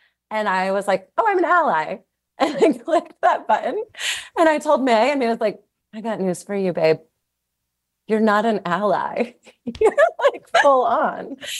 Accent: the South, United States; Yeah, look, I grew up in the South. This is like the food we are fed.

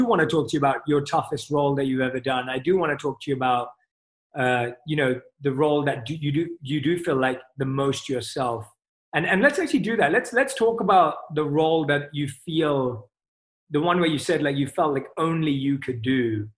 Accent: England, United Kingdom; I'm from England.

